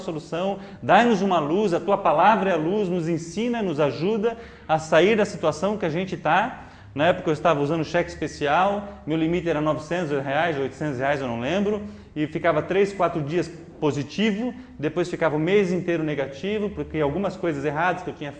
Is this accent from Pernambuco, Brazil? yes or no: no; Joinville, Santa Catarina, Brazil; sou de Joinville, Santa Catarina, trabalhava em ferramentaria